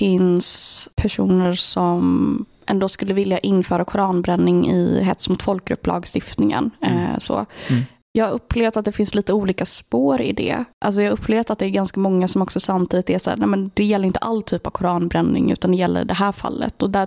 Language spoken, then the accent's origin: Swedish; Linköping, Östergötland, Sweden; Linköping, så jag är ju själv från Linköping